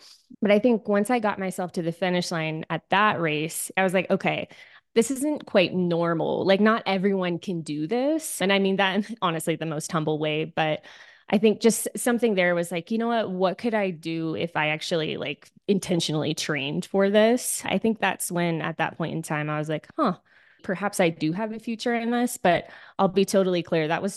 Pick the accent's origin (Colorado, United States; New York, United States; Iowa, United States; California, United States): California, United States; San Diego; because I grew up in San Diego, but my dad worked in like further inland.